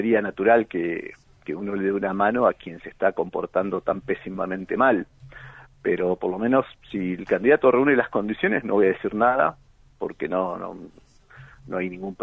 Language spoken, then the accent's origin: Spanish; Argentina; creemos que nos va a llevar a un mejor lugar como argentinos